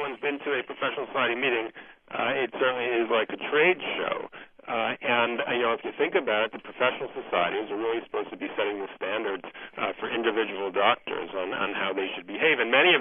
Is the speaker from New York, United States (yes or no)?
yes; New York City, New York, United States; I'm from New York City.